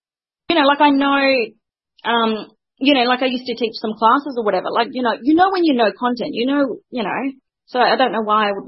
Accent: Sydney, New South Wales, Australia; from Sydney, Australia

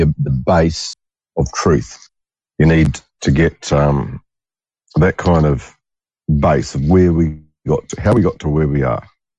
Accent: Scotland, United Kingdom; Even though I'm starting to sound a little bit Irish, but I'm not, I'm Scottish.

